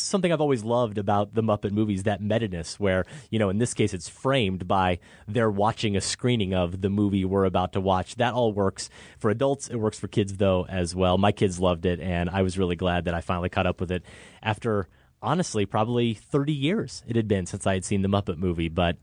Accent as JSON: {"language": "English", "region": "Iowa", "country": "United States", "tie": "born or raised there", "said": "but I remember as a kid growing up in Iowa, we got WGN."}